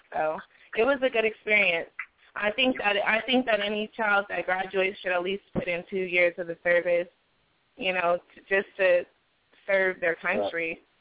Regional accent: California, United States; also born or lived in St. Louis; But yeah, I was born in St. Louis, and my parents moved to California when I was a little girl, so yeah, I go back and I visit quite often.

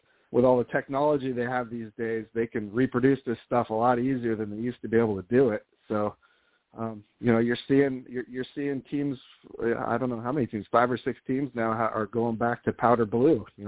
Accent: Portland, Oregon, United States; I grew up in Portland, so we were a minor league town.

